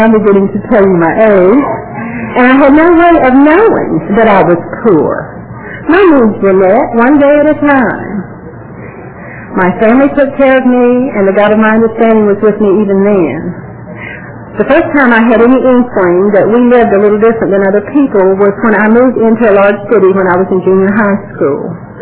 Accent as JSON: {"language": "English", "region": "Georgia", "country": "United States", "tie": "born there", "said": "I was born in Georgia some time ago. That's a good beginning. My father was a lumberman."}